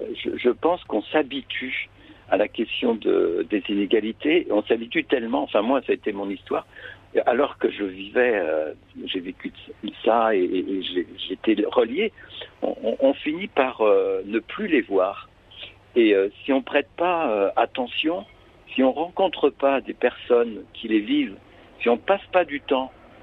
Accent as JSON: {"language": "French", "town": "Saint-Malo", "region": "Brittany", "country": "France", "tie": "born or raised there", "said": "j'ai grandi à Saint-Malo avec, après les scouts marins, donc pareil, il y avait la mer"}